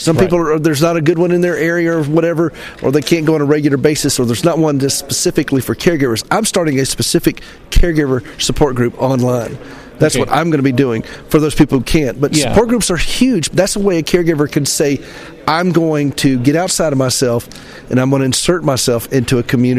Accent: Nashville, Tennessee, United States

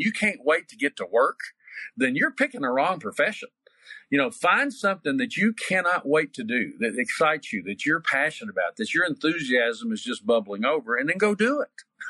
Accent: Kentucky, United States; I taught 6 years of public school in the state of Kentucky, which is my home state.

